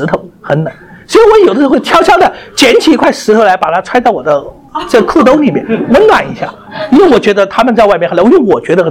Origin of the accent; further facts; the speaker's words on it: Guiyang, Guizhou, China; born there; 我是出生在贵州省贵阳市。